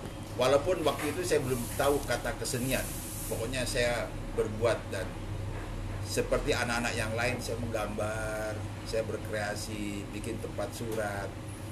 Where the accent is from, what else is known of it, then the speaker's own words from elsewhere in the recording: Makassar, South Sulawesi, Indonesia; also born or lived in Malang; Saya lahir di Malang. Lahir di Malang tahun 57. Terus saya ketika umur saya lupa umur berapa, tapi tahun 63 saya diboyong pindah ke Makassar. Saya diboyong ke Makassar sebagai anak kolong